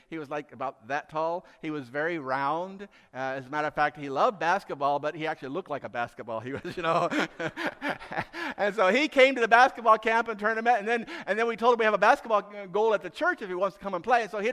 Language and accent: English; Gifu, Japan; But we grew up in Japan. It was just my three brothers, my two sisters, my mom and dad, and me. And we lived in Gifu City, Gifu Prefecture is Gifu City, and there was only one other white face in the entire prefecture.